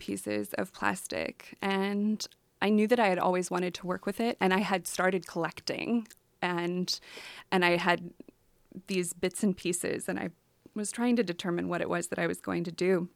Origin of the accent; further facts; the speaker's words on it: Grays Harbor, Washington, United States; So I grew up in Grays Harbor, Washington, on the beach.